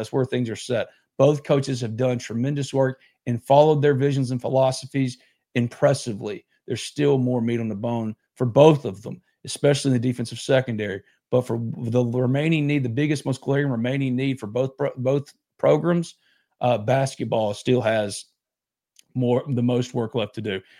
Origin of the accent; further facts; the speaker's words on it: New Albany, Mississippi, United States; not just because I'm born and raised and live in New Albany and this is my hometown